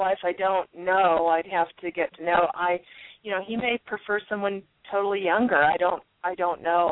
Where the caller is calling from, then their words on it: Tucson, Arizona, United States; I'm calling from Tucson, Arizona.